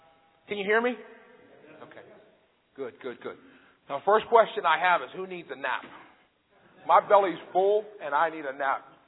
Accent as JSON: {"language": "English", "town": "Belle Vernon", "region": "Pennsylvania", "country": "United States", "said": "I'm originally from Bell Vernon."}